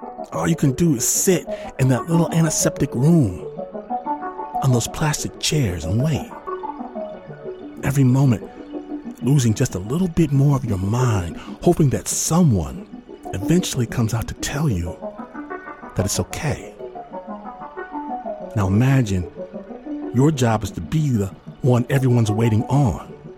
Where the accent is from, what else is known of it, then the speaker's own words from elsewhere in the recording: Michigan, United States; I think, hey, I'm from Michigan. I've got this.